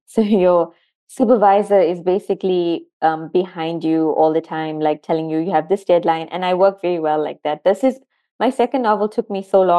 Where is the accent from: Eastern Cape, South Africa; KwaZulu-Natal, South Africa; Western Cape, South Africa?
KwaZulu-Natal, South Africa; Durban; I'm from Durban. It's on the east coast of South Africa